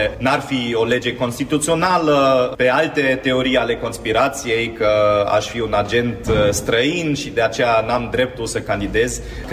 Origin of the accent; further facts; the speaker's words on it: Timișoara, Timiș County, Romania; Încă o dată, eu sunt timișorean, sunt mândru timișorean.